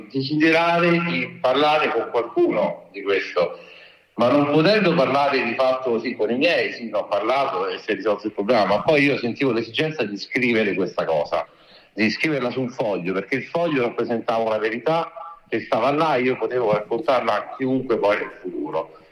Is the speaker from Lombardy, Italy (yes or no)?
no; Rome, Lazio, Italy; io sono un ragazzo, tra virgolette, 40 anni, però sempre un ragazzo, è vero, e abito a Roma, sono cresciuto completamente a Roma